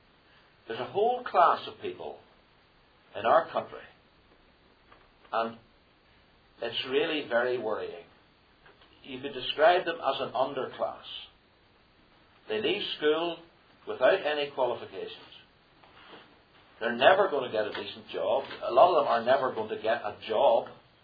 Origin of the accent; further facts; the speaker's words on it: Belfast, Northern Ireland, United Kingdom; I grew up in East Belfast.